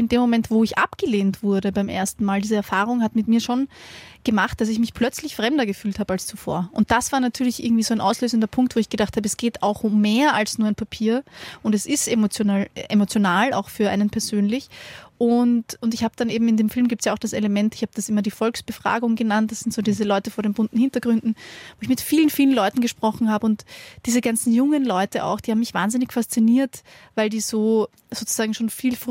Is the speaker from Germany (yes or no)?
no; Vienna, Austria; ich bin in Wien geboren, in Österreich geboren, habe immer da gewohnt und bin da in die Schule gegangen